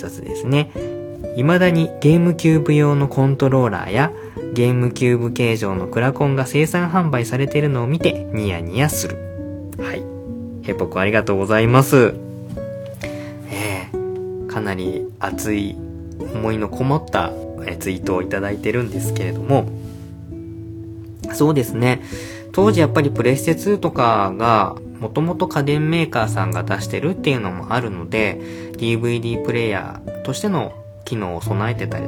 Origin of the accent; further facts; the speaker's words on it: Kagawa, Japan; 僕四国は香川県出身なんで